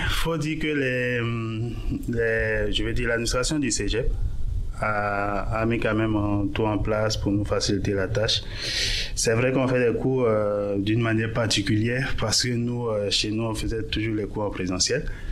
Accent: Côte d’Ivoire; moved away as an adult; now in Canada; Je viens de la Côte d'Ivoire.

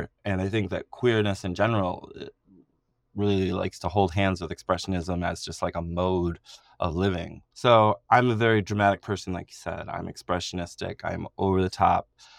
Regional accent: Detroit, Michigan, United States; I grew up in Detroit, and so I had the DIA collection to sort of worship when I was a kid, and I really loved it.

